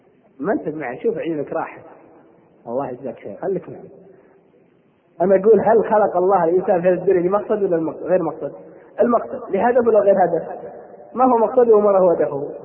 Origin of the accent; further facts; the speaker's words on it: Al-Qassim, Saudi Arabia; انا شفت بغبغان عندنا في القصيم